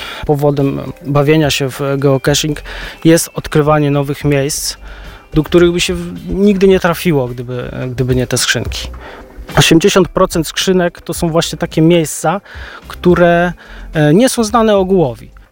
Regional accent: Biłgoraj, Lublin Voivodeship, Poland; Okazało się, że jestem z Biłgoraja.

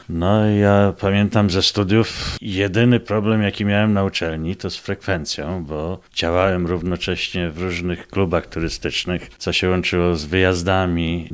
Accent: Kazimierz Dolny, Lublin Voivodeship, Poland; po studiach wróciłem do rodzinnego Kazimierza, bo urodziłem się w Kazimierzu i tam z dziada, pradziada mieszkałem

